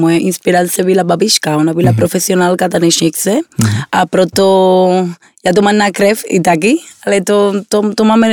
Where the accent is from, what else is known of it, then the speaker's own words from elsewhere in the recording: Havana, Cuba; Czech is a second language; now in Prague, Czech Republic; Já jsem z Kuby, jsem tam se narodila, jsem z Havana, takže já bydlím tady asi 11 let.